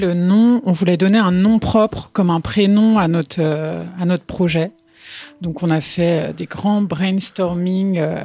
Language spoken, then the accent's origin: French; France; parce qu'on est français, on chante en anglais